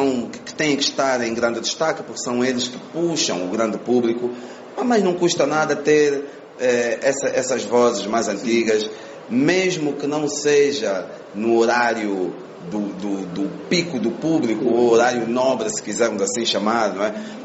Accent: Angola; Eu digo, como angolano, é um prazer enorme para mim cantar noutros pontos do mundo

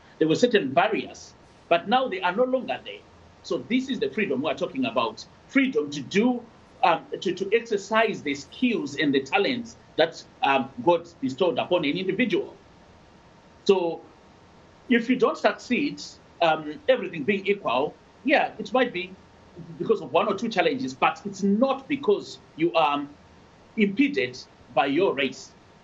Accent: Mashonaland, Zimbabwe; I come from Mashonaland, but I don't think it matters, right?

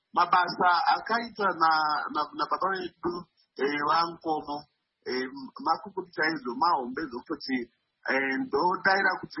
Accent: Bulawayo, Zimbabwe; I grew up in Pelandaba, and naturally I grew up really directly under his custody.

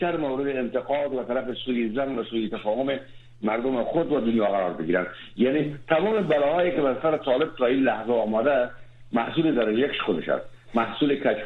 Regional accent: Afghanistan; من به عنوان یک افغان یک افسوس میخورم.

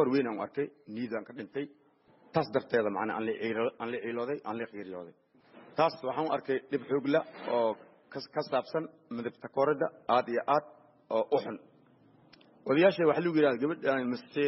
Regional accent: Mogadishu, Banaadir, Somalia; also born or lived in Lower Juba; Waxaan ku dhashay anigii Jubada Hoose, waxaan ku soo barbaaray Muqdisho.

